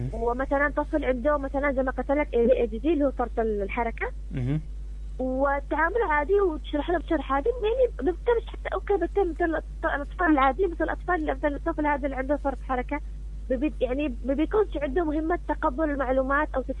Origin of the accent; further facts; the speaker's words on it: Yemen; خصوصا عندنا في اليمن ما عندهمش خطة تعليمية